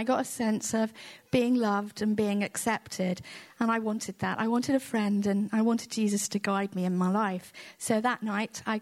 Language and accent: English; Feckenham, West Midlands, United Kingdom; So I was born and brought up in Feckenham, a little village near here. I have a sister and live there with my mum and dad.